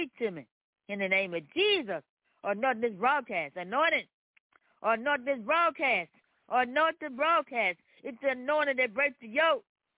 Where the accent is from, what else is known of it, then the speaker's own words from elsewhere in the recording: Memphis, Tennessee, United States; I'm from Memphis, Tennessee.